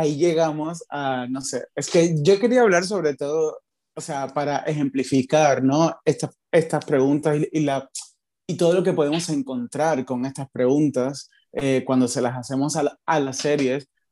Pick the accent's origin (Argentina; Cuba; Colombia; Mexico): Cuba; yo vengo de Cuba, un país donde la telenovela tiene un lugar muy heavy